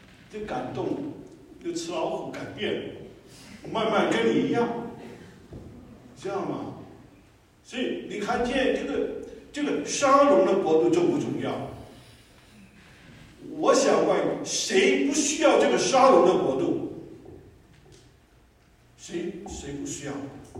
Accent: Guangdong, China; 我广东人就在最怕一种动物是什么？

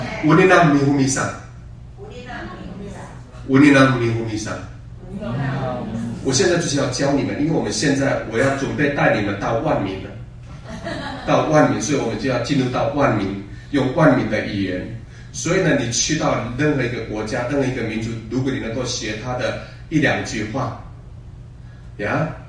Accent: Taiwan; 我是台湾的布农族

